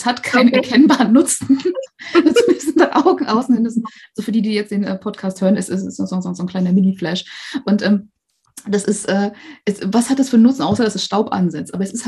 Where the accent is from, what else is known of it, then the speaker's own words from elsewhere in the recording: Germany; Und weil wir da so, gerade als Deutsche, glaube ich, sehr praktisch veranlagt sind.